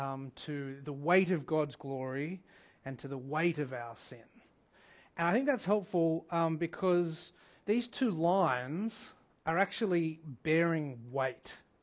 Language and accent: English; Australia; moved away as an adult; I am an Aussie living in a foreign land